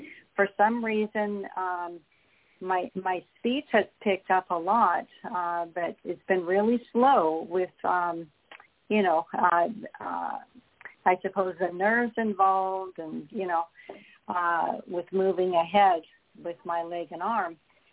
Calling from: British Columbia, Canada; From Vancouver Island, which is in British Columbia.

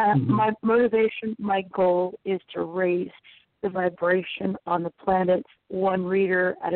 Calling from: Florida, United States; I'm calling from Florida.

